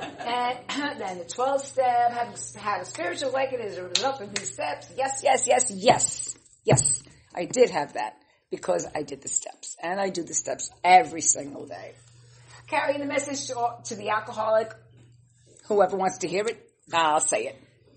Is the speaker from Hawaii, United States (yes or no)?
no; Brooklyn, New York, United States; So am I. I'm from Brooklyn, you know.